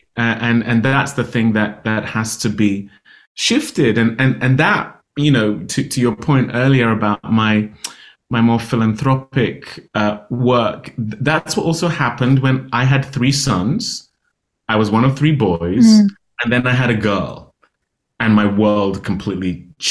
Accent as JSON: {"language": "English", "country": "Nigeria", "said": "obviously as a Nigerian, but also as a father to a girl"}